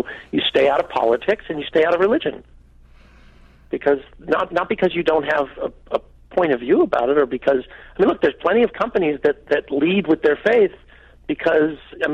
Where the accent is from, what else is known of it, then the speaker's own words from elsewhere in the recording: Houston, Texas, United States; also born or lived in Los Angeles; I grew up in Houston and then in Los Angeles